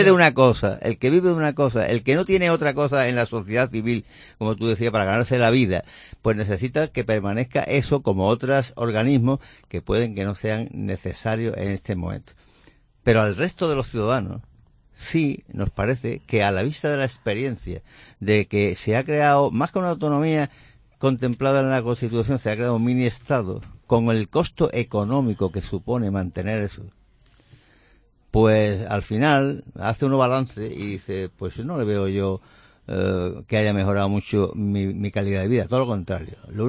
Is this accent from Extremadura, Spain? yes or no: no; Málaga, Andalusia, Spain; yo como ciudadano malagueño lo digo